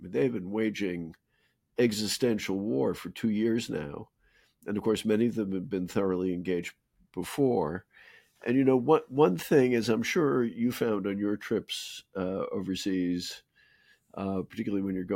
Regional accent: United States; I felt terrible being an American overseas, which is a feeling I always hate.

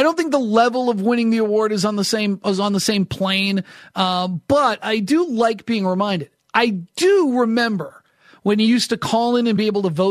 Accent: New Hampshire, United States; And I remember, like, growing up in New Hampshire, I'd watch it and I'd be like so kind of envious of these guys.

